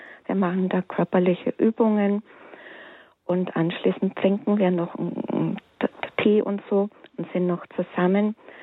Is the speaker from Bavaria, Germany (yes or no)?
yes; Bavaria, Germany; Und dann habe ich gesagt, ich komme aus Bayern, da sagt man doch nicht lecker.